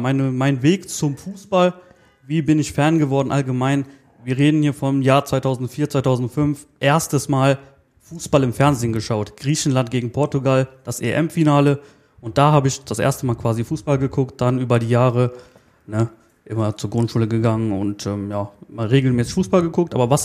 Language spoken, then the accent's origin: German; Moers, North Rhine-Westphalia, Germany; also born or lived in near Düsseldorf; ich komme ja aus Moers, bin in Moers geboren, dann in der 6. Klasse irgendwann Nähe Düsseldorf gezogen.